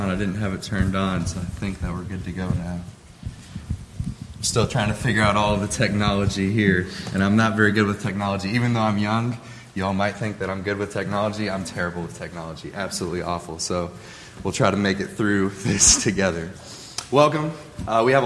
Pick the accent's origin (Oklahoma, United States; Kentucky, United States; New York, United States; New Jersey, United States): Kentucky, United States; Louisville; Where I'm from Louisville, Kentucky. There aren't a lot of revolving doors in the city of Louisville.